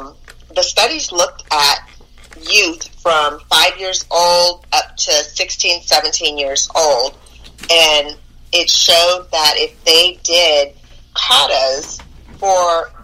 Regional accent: California, United States; So originally I'm from California.

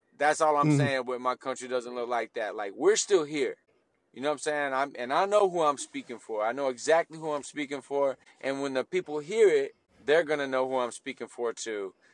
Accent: Gadsden, Alabama, United States; also born or lived in Antioch, United States; I grew up in Antioch, dog. Like, I grew up in Antioch and Gadsden, Alabama. Like, I'm country in a whole different way.

